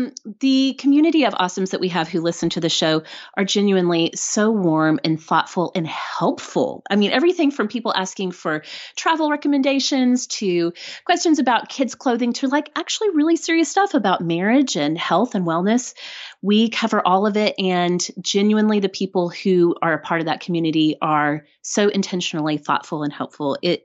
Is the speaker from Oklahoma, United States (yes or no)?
yes; Oklahoma, United States; Well, I live in Oklahoma City now. We've lived here for 5 years. I grew up all around the state. So saying I'm from Oklahoma is very accurate.